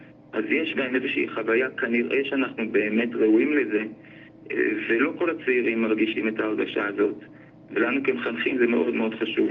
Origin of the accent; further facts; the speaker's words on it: Bat Yam, Tel Aviv District, Israel; אני יליד בת ים.